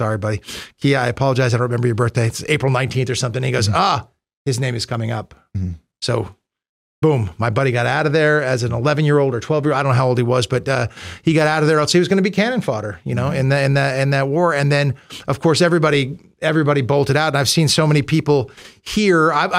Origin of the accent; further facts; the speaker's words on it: United States; And then you see American troops as an American.